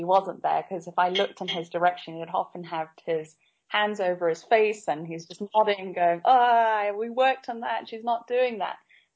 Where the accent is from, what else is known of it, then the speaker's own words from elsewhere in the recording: Nairobi, Kenya; as far as growing up in Kenya is fantastic. I absolutely have no complaints about that. Grew up in a large family in a small city, which is rapidly grown now, and has about almost 4 million inhabitants in Nairobi.